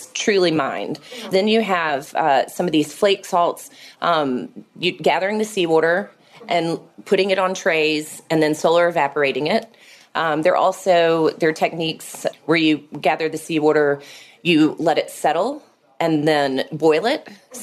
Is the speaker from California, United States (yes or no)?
no; Atlanta, Georgia, United States; And when I moved back to Atlanta, my hometown, I knew I didn't want to have a restaurant.